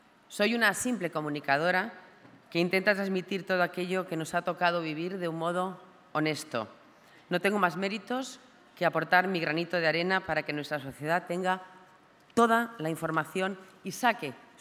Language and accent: Spanish; Madrid, Community of Madrid, Spain; born there; now in Seville, Spain; He nacido en una acogedora y cosmopolita ciudad que es Madrid. Ahora también soy sevillana y además me siento española.